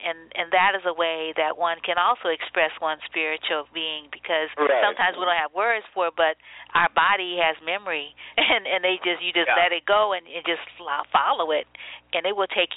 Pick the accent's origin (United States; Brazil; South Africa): United States; New Orleans, Louisiana; because you're in my hometown, you're in New Orleans